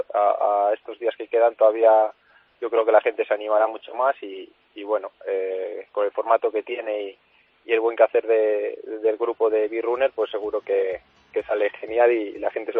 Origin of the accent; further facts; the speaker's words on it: Ponferrada, Castile and León, Spain; yo como buen deportista que soy de Ponferrada